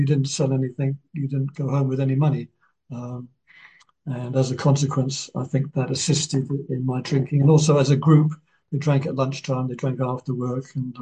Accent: Hong Kong; moved away as an adult; also born or lived in Cyprus; He then got stationed in Hong Kong, where I spent most of my life till the age of 18.

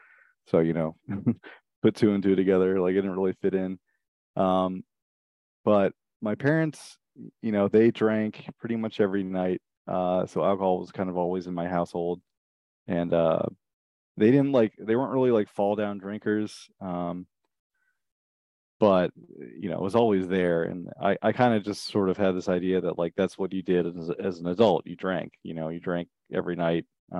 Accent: Richmond, Virginia, United States; now in Vermont, United States; I grew up in Richmond, Virginia, in the suburbs, and from an early age, like my childhood was really awesome, actually.

